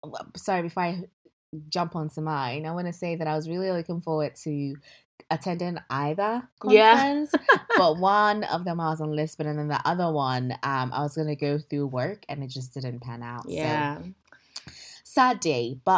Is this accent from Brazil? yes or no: no; Ghana; now in London, United Kingdom; I'm a Ghanaian currently living in London, working in financial services consulting.